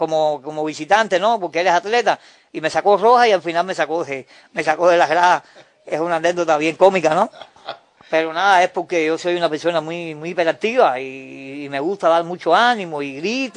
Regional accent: Cuba; como todo cubano, nosotros nos crecemos ante las dificultades

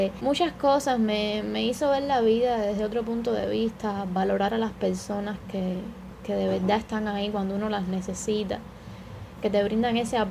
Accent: Havana, Cuba; Desde que nací he vivido en La Habana, en Arroyo Naranjo, un barrio un poco apartado

